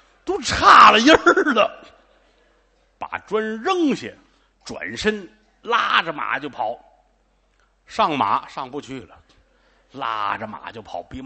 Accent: Tianjin, China; 这个我小的时候在天津，我父亲是警察，那会儿我妈身体不好，天天我爸爸带着我上班

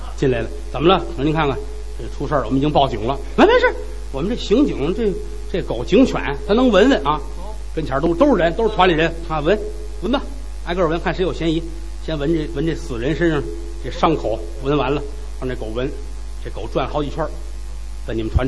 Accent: Tianjin, China; 刘毅跟我都是天津人。

